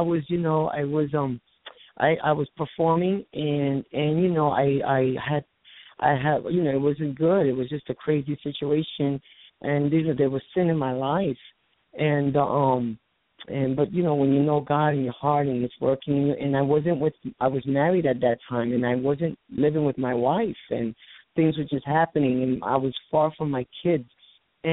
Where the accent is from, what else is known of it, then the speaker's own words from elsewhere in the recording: New York, United States; accent: New York; They listen to my, they make fun of my accent because I'm from New York.